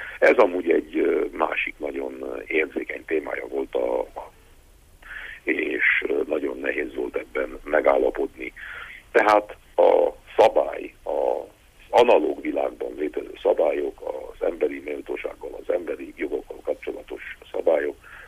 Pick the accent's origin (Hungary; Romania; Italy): Romania; Transylvania; amikor azt látom otthon Erdélyben